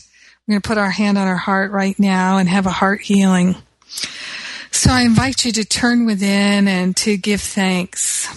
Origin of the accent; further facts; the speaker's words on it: United States; now in France; They say France, but I still say France because I'm American.